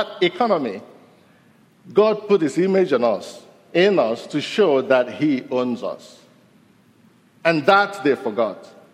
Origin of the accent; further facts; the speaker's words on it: Nigeria; I'm from Nigeria.